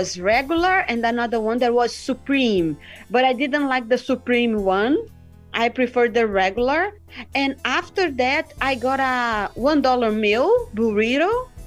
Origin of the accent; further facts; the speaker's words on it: Rio de Janeiro, Brazil; English is a second language; No, I'm from Rio, and we have burritos just in specific Spanish or Mexican restaurants.